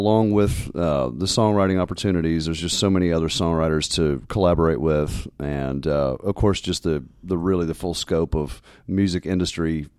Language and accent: English; the Carolinas, United States; growing up in the Carolinas, it was a great music scene around the different cities that I was playing in the Southeast